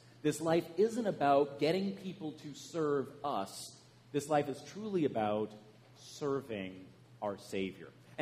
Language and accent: English; British Columbia, Canada; now in United States; every once in a while, you might recognize that I am a former Canadian. I'm now a naturalized American citizen. I'm originally from British Columbia, though, so I assume a little further across the continent than Pastor Luke is from.